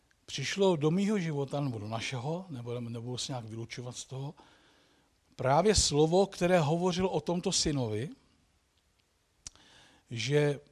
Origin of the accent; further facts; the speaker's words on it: Kaňk, Central Bohemian Region, Czechia; tam, kde jsme se narodili, my pocházíme z Marci ze stejné vesnice u Kutné hory, na Kaňku, znáte Kaňk?